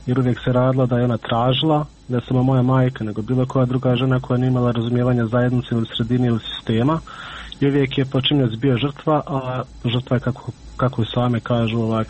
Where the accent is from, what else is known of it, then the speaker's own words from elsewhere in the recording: Miljevina, Republika Srpska, Bosnia & Herzegovina; mi smo svi gore iz Miljevine